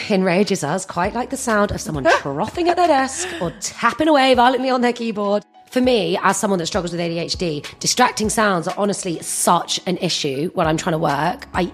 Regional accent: London, United Kingdom; But growing up in London, you obviously are mostly surrounded by people from London.

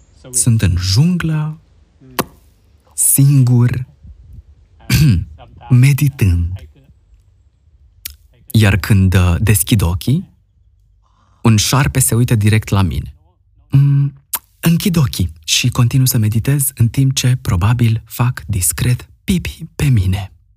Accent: Romania; În fond, eu și Cristiana eram din România, iar celălalt cuplu de lângă noi era din Germania.

